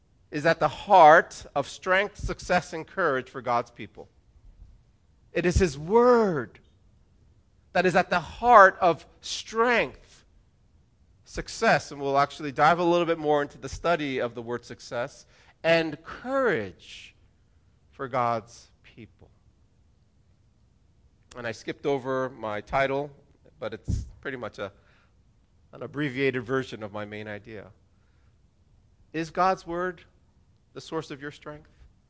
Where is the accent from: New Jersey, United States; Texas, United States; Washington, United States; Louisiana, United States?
New Jersey, United States; also born or lived in Virginia; I grew up in New Jersey. I've lived in Virginia the last 22 years prior to coming to Restoration.